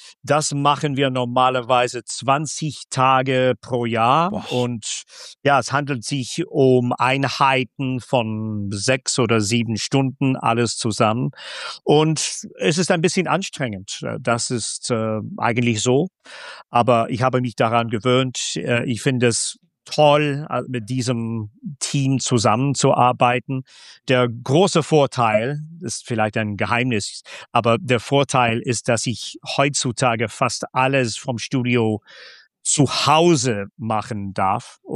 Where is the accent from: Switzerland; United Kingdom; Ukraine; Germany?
United Kingdom; Aberdeen, Scotland; German is a second language; Bin Schotte, bin öfters mal wieder in Schottland und es hilft.